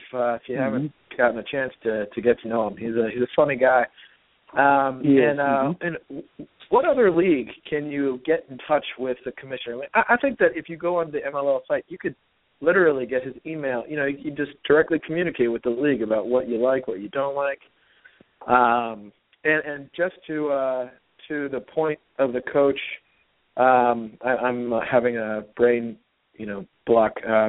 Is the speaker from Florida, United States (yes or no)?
no; Houston, Texas, United States; also born or lived in Princeton; I grew up in Houston, Texas, and I learned of the sport there.